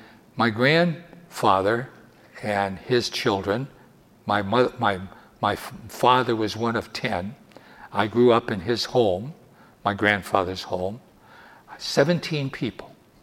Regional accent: Wilkes-Barre, Pennsylvania, United States; born there; I was born in Wilkes-Barre, Pennsylvania, on June the 13th, 1928.

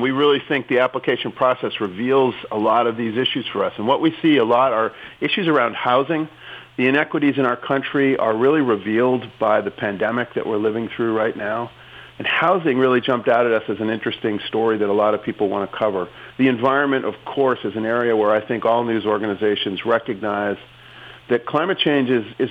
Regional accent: Boston, Massachusetts, United States; I'm from Boston, so that was where I always wanted to work.

